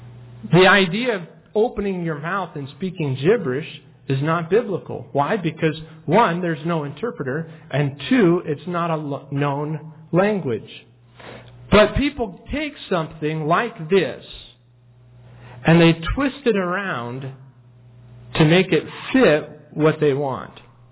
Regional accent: United States; born there; Now, I don't know about you, but I was born in America. And I speak American. I don't speak English because I'm not from England. I speak American.

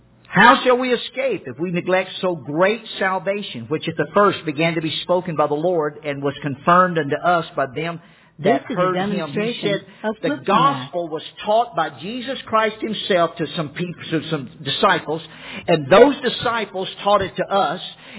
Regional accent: Louisiana, United States; I grew up down in Louisiana, right on the Texas border, and we rode in the rodeos when I was a teenage boy.

